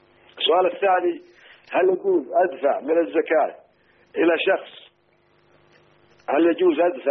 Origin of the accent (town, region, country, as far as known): Saudi Arabia